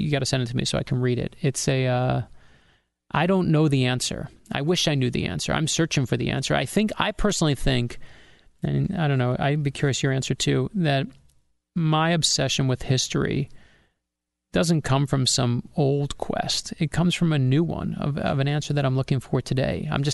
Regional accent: New York, United States; moved away; also born or lived in Florida; My dad and mom moved us down from where I grew up in New York down to Florida

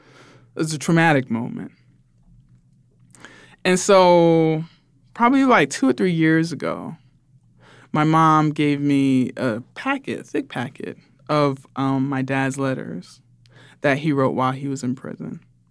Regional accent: United States; given that I grew up in the United States is my context

